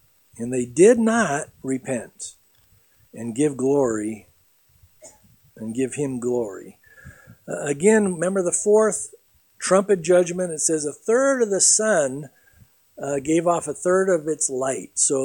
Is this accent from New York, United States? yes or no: no; San Diego, California, United States; I mean, I grew up in San Diego, and I was a surfer